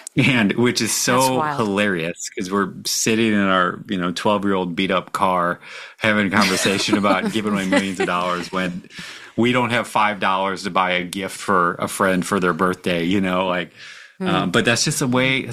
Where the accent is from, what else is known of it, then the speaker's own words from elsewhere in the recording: United States; I was on mission and I'm an American and I want it faster, you know?